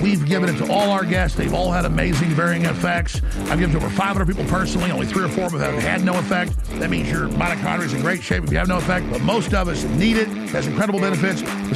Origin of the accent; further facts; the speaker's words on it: Dallas, Texas, United States; I remember growing up in Dallas, and my dad worked in the medical field.